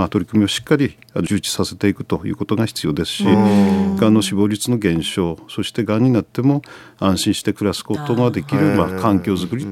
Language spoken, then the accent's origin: Japanese; Kuroishi, Aomori, Japan; 黒石の生まれ育ちになりますね。